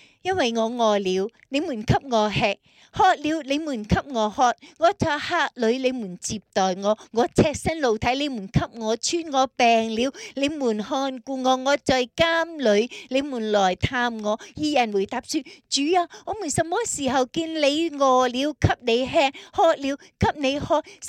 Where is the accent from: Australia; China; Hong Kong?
Australia; 你都知道我在澳洲出世长大